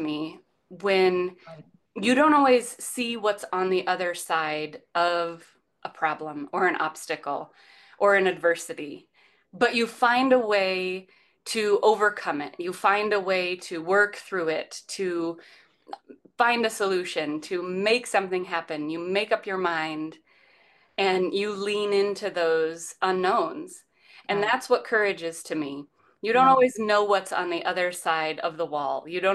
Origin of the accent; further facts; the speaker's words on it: Indiana, United States; now in Northern Virginia, United States; I'm a transplant to Northern Virginia, as many people are. But I grew up in Northern Indiana. Oh, wow. In the middle of the fields, the cornfields, soybeans, all the things.